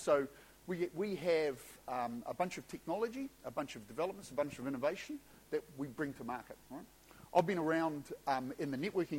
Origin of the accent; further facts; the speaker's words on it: Wellington, New Zealand; I'm from Wellington … 56 years old, married, three children, live rurally out of Wellington, 18 kilometres from Parliament.